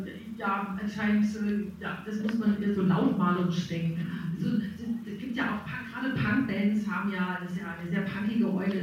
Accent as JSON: {"language": "German", "region": "Southern Germany", "country": "Germany", "said": "Genau, ich komme aus Süddeutschland"}